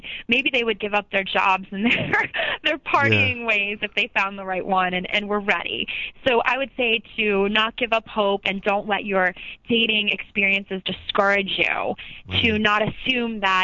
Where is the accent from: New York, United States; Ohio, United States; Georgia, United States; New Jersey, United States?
New Jersey, United States; Well, I grew up in New Jersey, just about 25 minutes outside. I went to college in New Jersey.